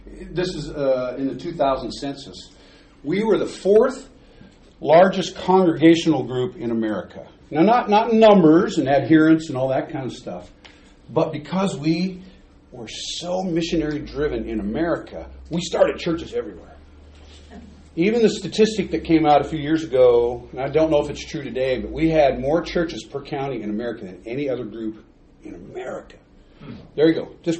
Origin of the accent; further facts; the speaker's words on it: Midwest, United States; Surely it's better where I grew up in the Midwest.